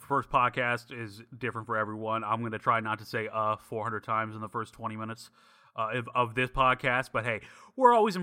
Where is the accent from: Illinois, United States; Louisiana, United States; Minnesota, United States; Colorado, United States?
Illinois, United States; also born or lived in New York; now in West Coast, United States; so I was born in New York, but I grew up in Illinois, and now I live on the West Coast.